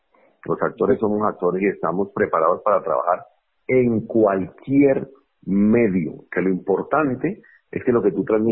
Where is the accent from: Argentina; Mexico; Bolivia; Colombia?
Colombia; Tocaima, Cundinamarca; yo soy de Tocaima, de un pueblo aquí como a 2 horas de Bogotá.